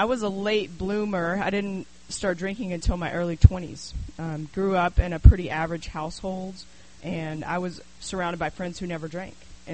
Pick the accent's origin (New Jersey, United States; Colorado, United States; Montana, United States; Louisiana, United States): Colorado, United States; Denver; I'm from Denver and just moved here.